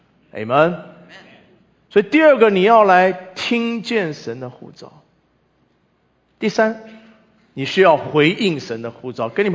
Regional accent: China; 作为一个中国人，一方面我们觉得自己很骄傲

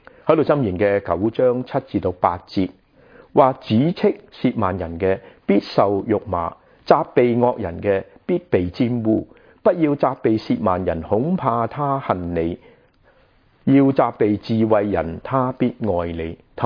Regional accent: Guangdong, China; 我们广东人说招积，是吧？

